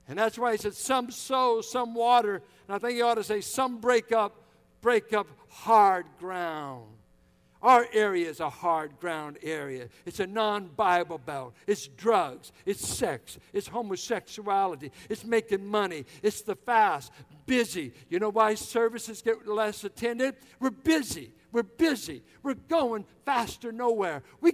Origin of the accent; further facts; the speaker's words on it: Richmond, United States; I grew up in the Richmond Triangle. I grew up where a black gets killed. So far, we've had 3 or 4 killed this year in Richmond. I grew up in those neighborhoods.